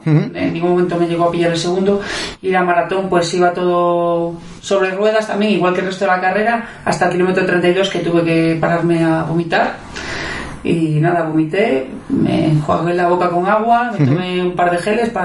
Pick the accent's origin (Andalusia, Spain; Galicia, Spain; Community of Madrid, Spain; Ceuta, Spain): Galicia, Spain; Sarria; yo estaba de aquellas en el instituto de mi pueblo, de allí de Sarria